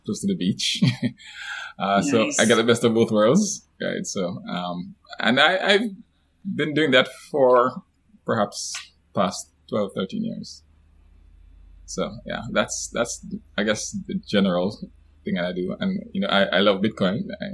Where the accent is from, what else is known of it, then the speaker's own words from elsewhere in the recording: Jamaica; born there; now in Scarborough, Trinidad and Tobago; I'm a Jamaican born, I guess, if I should label myself, software developer, entrepreneur. I currently live in Trinidad and Tobago.